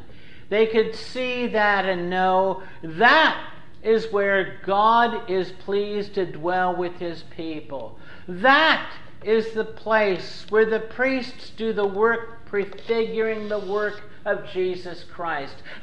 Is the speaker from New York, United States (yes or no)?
no; Cincinnati, Ohio, United States; When I was a kid growing up in Cincinnati, the Presbyterian Church I was a part of, a baptized and then communicant member of, had memory work in Sabbath school